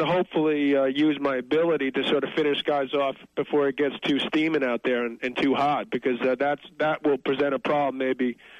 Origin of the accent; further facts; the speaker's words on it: New York, United States; You know, I come from New York, where it's winter, obviously